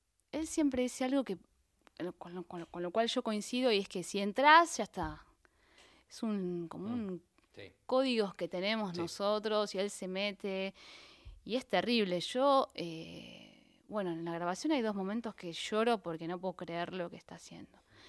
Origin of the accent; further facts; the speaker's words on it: Argentina; Al principio sí, mis amigos me decían, uy, andá, fíjate si en los libros del pueblo sos la primera argentina que pisa, acá, claro.